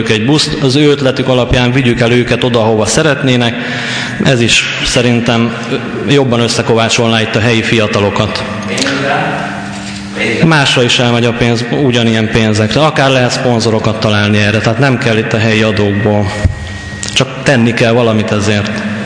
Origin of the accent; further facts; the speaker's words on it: Kardoskút, Békés, Hungary; Ismerek engem, hiszen itt nőttem fel.